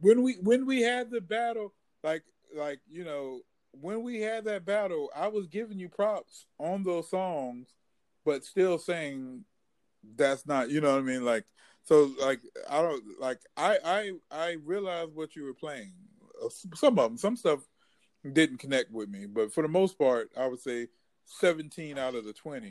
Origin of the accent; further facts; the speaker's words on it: North Carolina, United States; So I'm someone from North Carolina that listened to … So outside of New York, but aware of New York music.